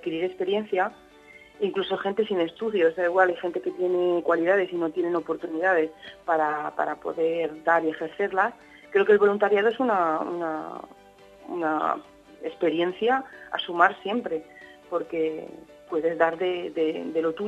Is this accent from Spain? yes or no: yes; Spain; Yo soy de creencia musulmana, soy una española conversa